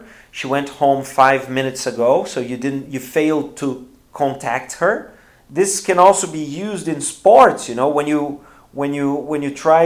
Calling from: Porto Alegre, Rio Grande do Sul, Brazil; English is a second language

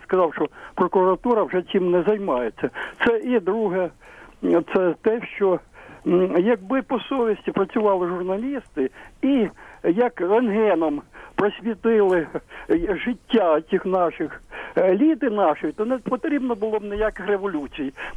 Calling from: Kyiv, Ukraine

